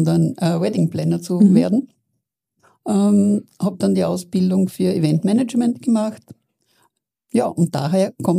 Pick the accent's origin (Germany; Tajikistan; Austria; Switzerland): Austria; Wiener Neustadt, Lower Austria; now in Payerbach, Austria; Ich bin in Wiener Neustadt geboren und habe dort lange Zeit gewohnt.